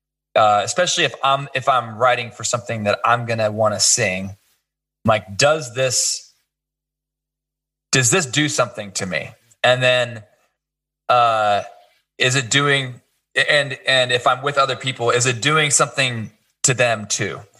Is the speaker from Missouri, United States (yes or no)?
yes; Kansas City, Missouri, United States; it was a small theater at the Kansas City Youth for Christ building because I grew up in Kansas City